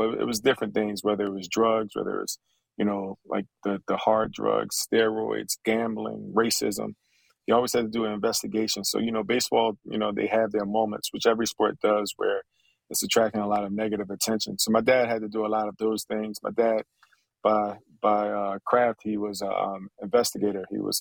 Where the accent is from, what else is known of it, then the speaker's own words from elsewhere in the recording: Philadelphia, Pennsylvania, United States; you know, we've been through so much together, you know, just growing up in Philly, competing against each other, playing with one another.